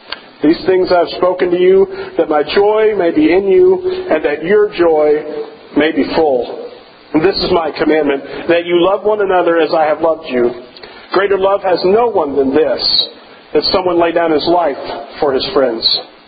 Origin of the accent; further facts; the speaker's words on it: the South, United States; You know, I grew up in the South, so I'm still one of those folks that can enjoy snow